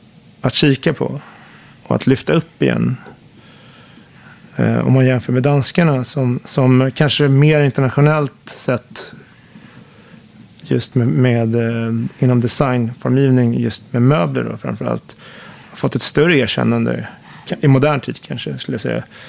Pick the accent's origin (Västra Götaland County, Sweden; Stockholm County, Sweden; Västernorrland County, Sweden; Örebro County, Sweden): Stockholm County, Sweden; Stockholm; Och tillbaka till min uppväxt där i Högdalen, som är en förort som...